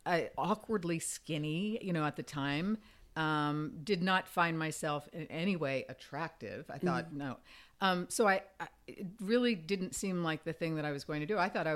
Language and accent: English; Fort Myers, Florida, United States; I mean, I grew up in Fort Myers, Florida, this little tiny town.